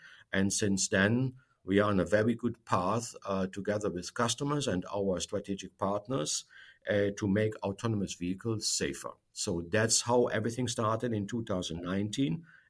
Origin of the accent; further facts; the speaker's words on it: Germany; I'm originally from Germany, and I'm also an American citizen.